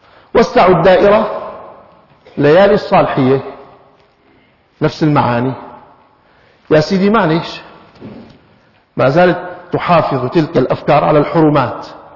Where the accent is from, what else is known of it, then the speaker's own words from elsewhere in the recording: Syria; بلهجة الشام وأهل الشام وترتيب بلادنا سوريا وغيرها